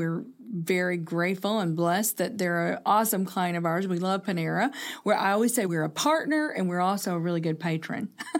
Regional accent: Kentucky, United States; Well, I told you, you know, I'm from Kentucky. Greg and I are from Kentucky originally. And at our house, it was a skillet of cornbread every single night.

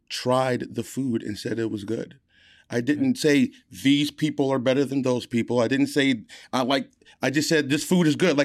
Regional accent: Wheeling, Illinois, United States; I grew up in the North Shore, which is, I learned, is one of the top five biggest Jewish populations in the country.

